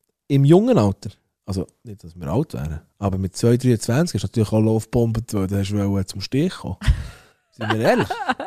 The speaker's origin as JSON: {"language": "German", "country": "Italy", "said": "Aber ich bin Italiener."}